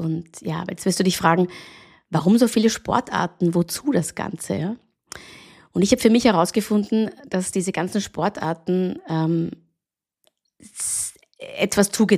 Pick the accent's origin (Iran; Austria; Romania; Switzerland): Austria; Klosterneuburg, Lower Austria; Meine Wurzeln aber, wie gesagt, habe ich in Klosterneuburg, in dieser kleinen Weinstadt bei Wien, wo ich aufgewachsen bin und wo auch meine Familie lebt.